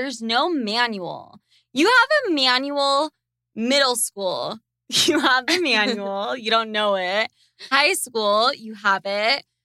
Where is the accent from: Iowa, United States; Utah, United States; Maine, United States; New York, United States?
Utah, United States; Sandy; I grew up in Sandy, Utah. I spent a lot of my childhood memories there.